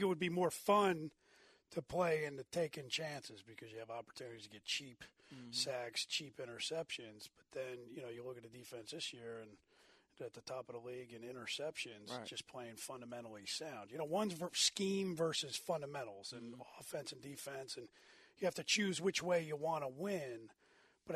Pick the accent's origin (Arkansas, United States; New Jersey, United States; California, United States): New Jersey, United States; Well, I grew up in New Jersey, and every time they came to Philly for a game